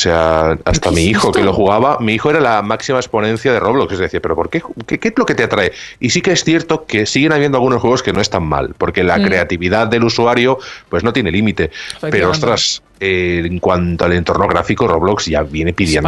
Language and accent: Spanish; Albacete, Castilla-La Mancha, Spain; que yo soy de inglés de Albacete